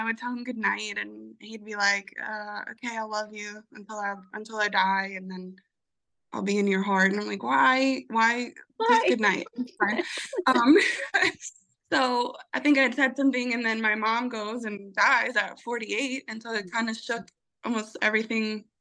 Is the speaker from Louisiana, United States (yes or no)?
yes; Louisiana, United States; but I am from South Louisiana, where we glaze over a lot of things.